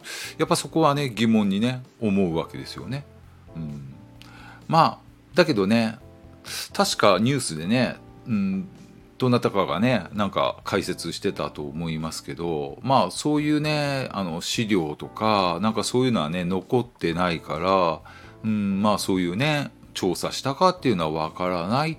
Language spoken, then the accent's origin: Japanese; Miyazaki, Japan; まあ僕はね宮崎出身で、もうね何十回と宮崎空港はね使ってるんでね、